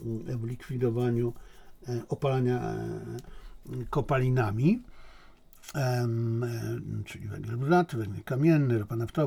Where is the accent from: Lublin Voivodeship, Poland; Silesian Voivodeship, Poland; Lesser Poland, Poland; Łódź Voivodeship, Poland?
Silesian Voivodeship, Poland; born or raised there